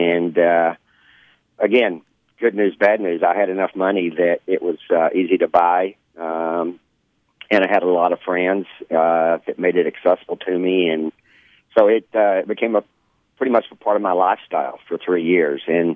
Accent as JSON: {"language": "English", "town": "Abilene", "region": "Texas", "country": "United States", "said": "I'm from Abilene, Texas, and I was actually going. I had already put my name in to run for mayor."}